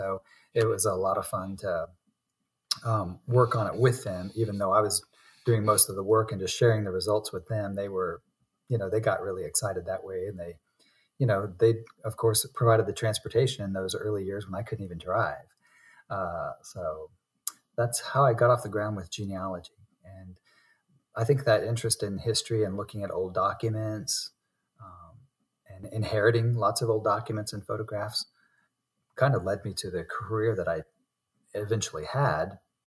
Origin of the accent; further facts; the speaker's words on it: Florida, United States; also born or lived in Kansas City, United States; So I grew up, however, in Florida because my mom remarried and I spent about 12 years, going through elementary, middle, and high school there.